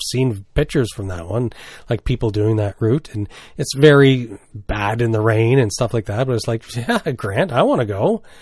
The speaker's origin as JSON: {"language": "English", "region": "New Brunswick", "country": "Canada", "tie": "born or raised there", "also_born_or_lived": "British Columbia", "said": "Because when I moved here from British Columbia, I'd only really used to kayaks, right? Like, I hadn't used canoes since I grew up in New Brunswick."}